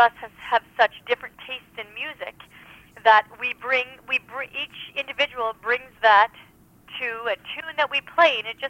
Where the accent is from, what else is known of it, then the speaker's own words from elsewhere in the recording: Lakefield, Ontario, Canada; Yeah, we're from Lakeville, Ontario.